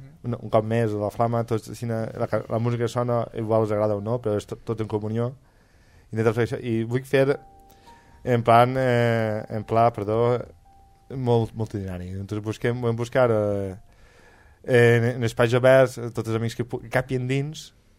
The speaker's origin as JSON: {"language": "Catalan", "region": "Valencian Community", "country": "Spain", "said": "Tots que som valencians, tots participem d'aquesta flameta."}